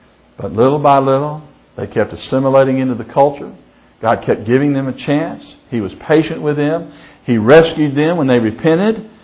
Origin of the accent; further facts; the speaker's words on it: United States; Now, I'm an American through and through, and I love this country of ours.